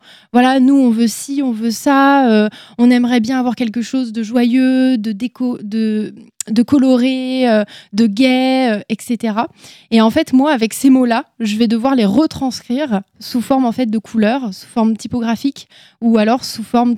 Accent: Ouzouer-sur-Loire, Centre-Val de Loire, France; J'ai 27 ans actuellement, bientôt 28. Effectivement, je viens en fait d'une petite commune qui s'appelle Ouzoir-sur-Loire, plus communément appelée la campagne. Voilà. Effectivement, c'est à côté d'Orléans pour les personnes qui ne connaissent pas.

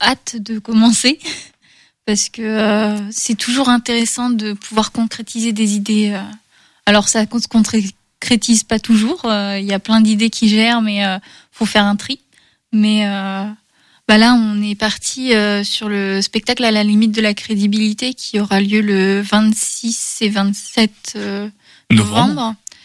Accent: Château-Gontier, Pays de la Loire, France; parce que moi je suis de Château-Gontier.

